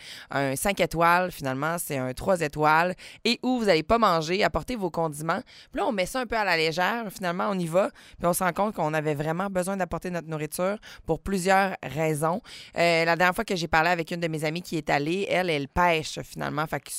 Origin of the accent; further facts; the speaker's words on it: Quebec, Canada; qui nous concerne quand même en tant que Québécois